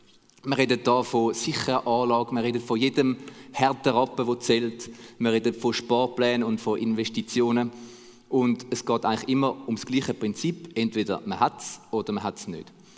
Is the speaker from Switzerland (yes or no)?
yes; Switzerland; Das ist so ein bisschen das, was bei uns in der Schweiz gilt.